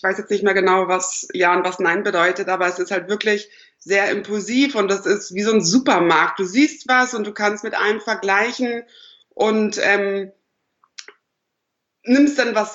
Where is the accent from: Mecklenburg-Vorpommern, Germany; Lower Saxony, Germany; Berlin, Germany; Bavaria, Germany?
Berlin, Germany; Ich komme aus Berlin, ich bin 28 Jahre alt